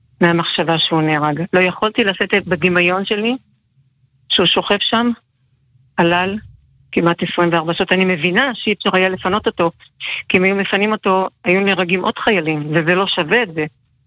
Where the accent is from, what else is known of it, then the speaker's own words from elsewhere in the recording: Kerem Ben Zimra, Northern District, Israel; אנחנו משפחה מושבניקית, במושב כרם בן זמרה.